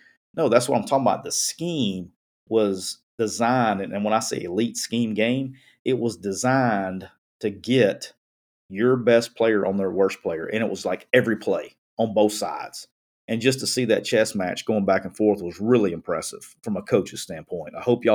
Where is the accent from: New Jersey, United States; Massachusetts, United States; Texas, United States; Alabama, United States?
Alabama, United States; because I'm from Alabama and I don't know if I'm going to be able to say simulated pressure all offseason.